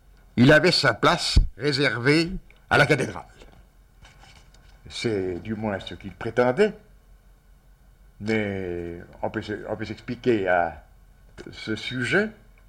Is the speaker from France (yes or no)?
no; Neuchâtel, Switzerland; now in Fribourg, Switzerland; je suis né en 1920. Je suis originaire de Neuchâtel et j'ai acquis pour ma famille et pour moi l'indigénat de Fribourgville en 1980.